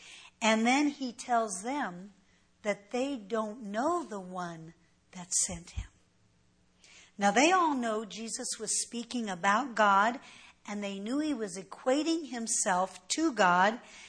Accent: California, United States; also born or lived in Colorado; Well, you know, right now, I'm from California, but I wasn't born in California. I was born in Colorado.

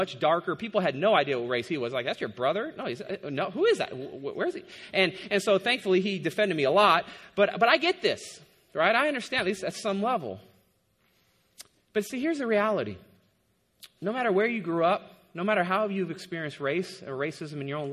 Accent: Hayward, California, United States; as a young kid, I grew up in Hayward, and I was the minority, right? And I felt this almost every day. I was this lanky white kid growing up in a predominantly Hispanic and African American neighborhood.

